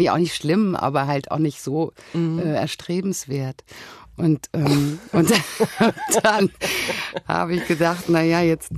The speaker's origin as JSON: {"language": "German", "region": "Berlin", "country": "Germany", "tie": "born there", "said": "Ich wurde in einem Krankenhaus in Spandau geboren"}